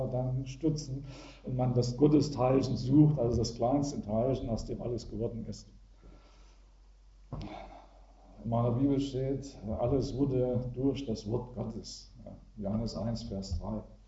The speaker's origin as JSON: {"language": "German", "country": "Germany", "tie": "born or raised there", "said": "wir sind ja im Kommunismus groß geworden, wir zwei. Und auch da war ich schon gläubig in der ehemaligen DDR vor vielen Jahren."}